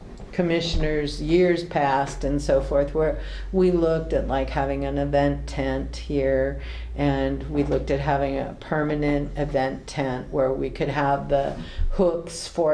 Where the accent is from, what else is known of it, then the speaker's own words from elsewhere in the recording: San Francisco, California, United States; I personally, I'm from San Francisco. My family was in the food business there.